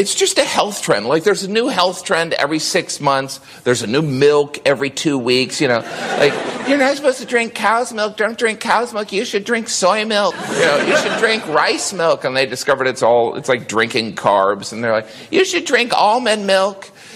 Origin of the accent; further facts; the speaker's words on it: United States; I finished it because I'm American, you know?